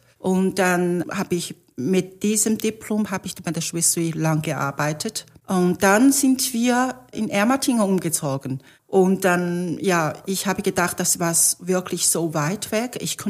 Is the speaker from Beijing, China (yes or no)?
no; Shanghai, China; German is a second language; moved away as an adult; now in Switzerland; Ich komme aus Shanghai, China. Und ich bin dort aufgewachsen und dann habe ich dort Ausbildung gemacht, aber kein TCM-Ausbildung. Damals. Und ich habe ursprünglich mechanische Ingenieur studiert in Shanghai. Und danach habe ich in der Sulzer, bei Sulzer Shanghai gearbeitet.